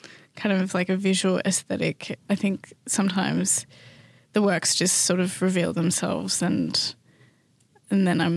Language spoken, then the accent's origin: English; Victoria, Australia; my family's been kind of dislocated from country for three generations. So I grew up on Wadawurrung country, but, you know, my ancestral place is Pitta Pitta, which is like 3 hours south of Mount Isa.